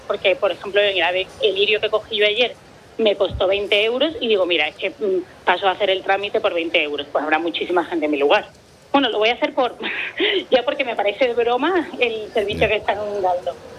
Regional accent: Seville, Andalusia, Spain; now in Madrid, Spain; yo soy de Sevilla, pero trabajo aquí en Madrid y muchos fines de semana me voy.

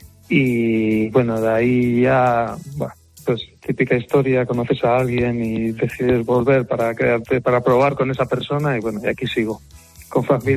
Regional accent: Spain; moved away; soy español y no me desvinculo de mi origen y de lo que soy

